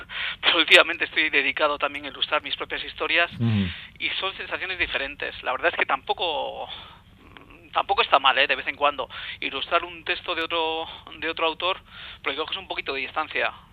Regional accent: Vitoria-Gasteiz, Basque Country, Spain; yo soy de Vitoria, vivo en Vitoria esta vez.

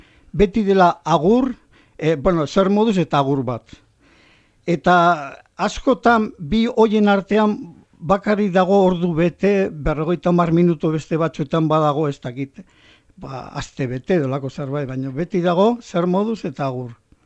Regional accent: Navarre, Spain; Ni nire herria Bardetatik, ez da gita, 15 kilometrotara dago

